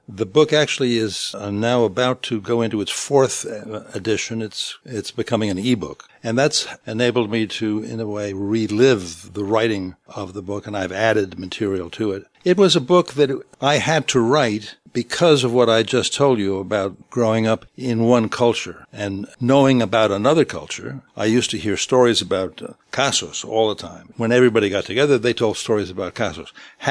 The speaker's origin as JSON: {"language": "English", "town": "Syros", "region": "South Aegean", "country": "Greece", "tie": "born or raised there", "also_born_or_lived": "London", "accent": "Syros waterfront", "first_language": "Greek", "second_language": "English", "said": "I was born in London, and I came to Greece when I was about 6 months old. And the first language I spoke was Greek. And I've spoken in Syros, of the island of Syros. And my family have told me that I spoke with the heavy accent of the Syros waterfront."}